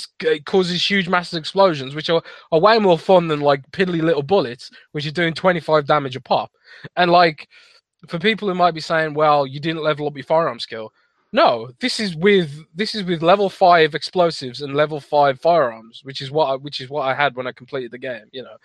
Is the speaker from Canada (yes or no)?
no; United Kingdom; I'm British.